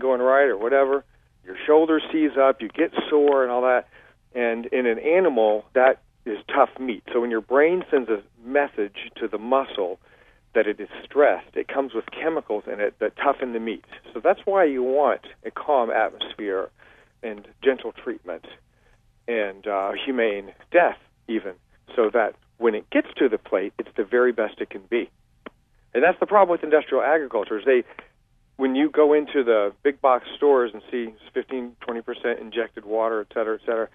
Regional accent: the South, United States; And since I'm from the South, we talk about the South.

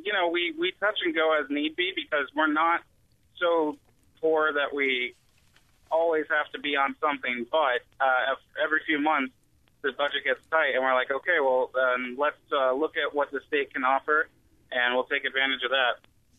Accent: Virginia, United States; I'm from Northern Virginia, and right outside of D.C., everything is very, very, very caught up in red tape.

